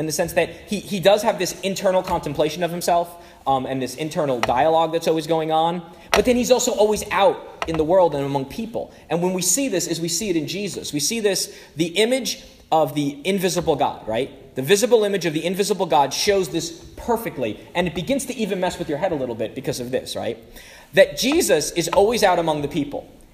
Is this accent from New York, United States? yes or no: yes; Brooklyn, New York, United States; I've never seen a real redwood. I'm from Brooklyn. There aren't many redwoods in Brooklyn.